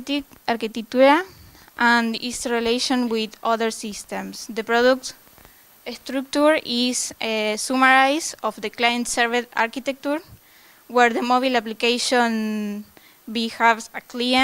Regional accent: Buenos Aires, Argentina; I'm from Buenos Aires, Argentina.

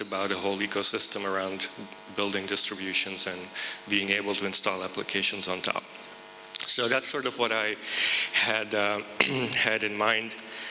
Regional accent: Belgium; now in United States; Originally from Belgium, I moved it to the US in 97.

